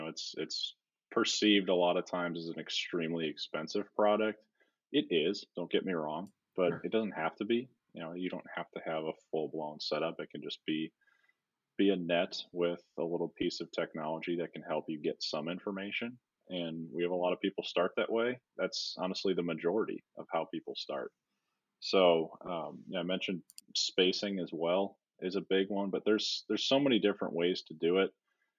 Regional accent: Wisconsin, United States; I grew up in Wisconsin, so I had to find something to do for the dreary 6 months of winter that we were faced with just about every year.

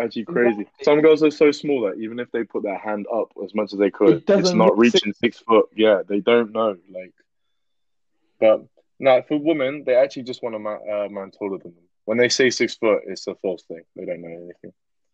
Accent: Oxford, South East England, United Kingdom; Maybe it's because we're from Oxford, though. Maybe shit's just different for us.

